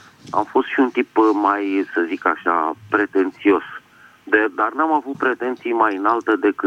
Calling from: Bucharest, Romania; din București.

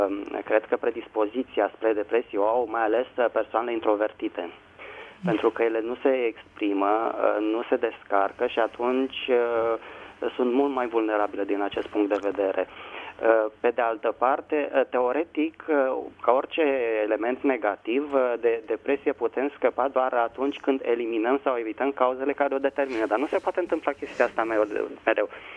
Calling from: Bucharest, Romania; din București.

